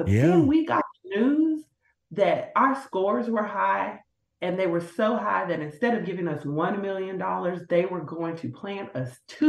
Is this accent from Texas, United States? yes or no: yes; Dallas, Texas, United States; And for me, again, I'm born and raised in Dallas.